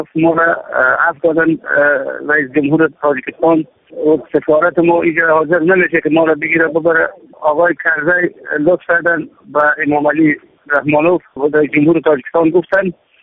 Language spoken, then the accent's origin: Persian; Afghanistan; now in Pakistan; از افغانستان هستیم.